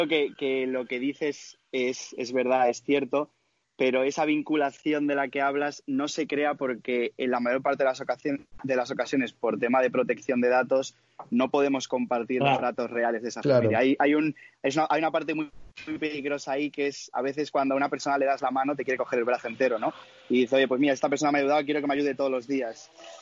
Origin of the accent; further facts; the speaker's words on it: Madrid, Community of Madrid, Spain; Yo soy de Madrid.